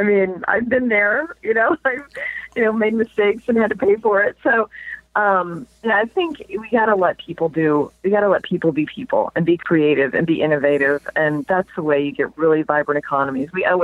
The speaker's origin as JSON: {"language": "English", "region": "Indiana", "country": "United States", "tie": "born or raised there", "said": "I mean, I grew up in Indiana, and my kids are growing up in New York."}